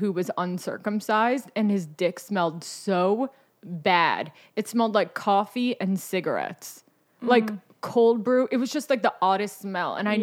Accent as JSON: {"language": "English", "region": "New York", "country": "United States", "said": "But I'm from New York. Mm. But everyone my whole life has thought I was like a Valley girl from Southern California."}